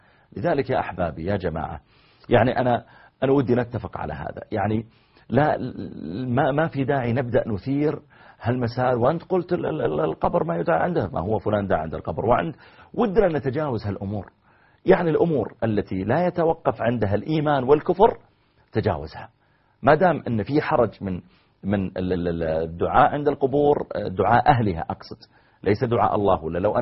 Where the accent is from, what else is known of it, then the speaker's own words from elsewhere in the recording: Saudi Arabia; شباب الشيعة اللي عندنا في السعودية